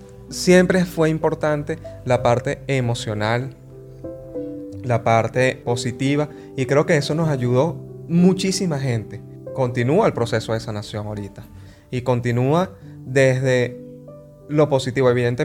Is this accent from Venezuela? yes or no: yes; Venezuela; nosotros, por lo menos como venezolanos, y hablo de acá de nosotros